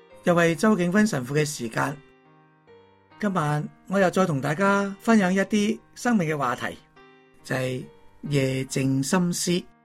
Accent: China; 呢份嘅广阔就好似我哋中国人嘅成语一样

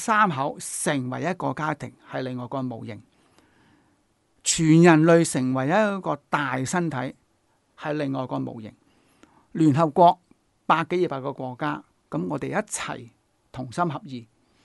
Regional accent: China; 我们中国人经常说求同存异

